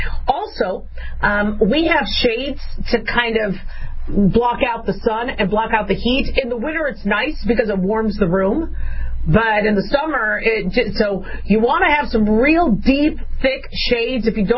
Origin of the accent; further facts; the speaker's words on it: Arizona, United States; now in Las Vegas, United States; I live in Las Vegas, Nevada. I think we hit a record of 117. I could swear when I grew up in Arizona, we had 120 temperatures.